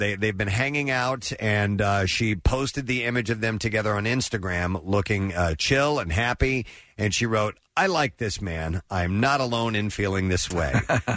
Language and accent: English; Tennessee, United States; born there; I was born in Tennessee, you know.